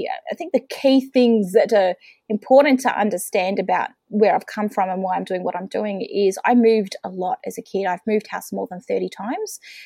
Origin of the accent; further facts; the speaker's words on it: Melbourne, Victoria, Australia; also born or lived in Western Australia; now in Bairnsdale, Australia; So I am originally from Melbourne. I spent some time living in WA for a few years as a kid and wound back in Victoria. Now living in East Gippsland, which is regional Victoria, about 3.5 hours away from Melbourne.